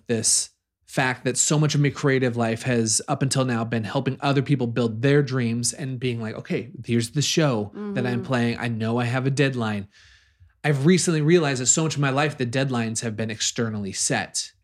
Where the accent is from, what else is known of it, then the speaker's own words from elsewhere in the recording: Midwest, United States; Like, I feel like growing up in the Midwest, if a place had it, you'd be like, I dare you to use the bidet.